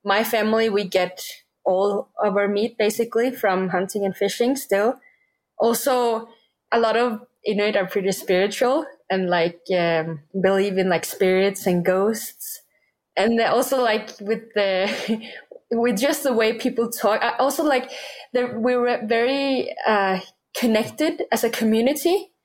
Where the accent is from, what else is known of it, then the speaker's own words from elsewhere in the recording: Greenland; English is a second language; I do biathlon. I am from Greenland, but I race for Denmark in the Olympics.